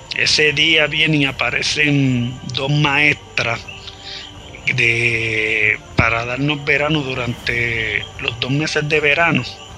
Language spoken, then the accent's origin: Spanish; San Juan, Puerto Rico; born there; acá en Puerto Rico es de noche. … nací en San Juan, Puerto Rico, el 10 de noviembre de 1977.